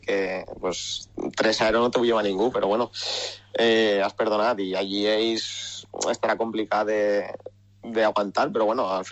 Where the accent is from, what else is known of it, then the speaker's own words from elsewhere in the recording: Villarreal, Valencian Community, Spain; Ah, és d'ací de Villarreal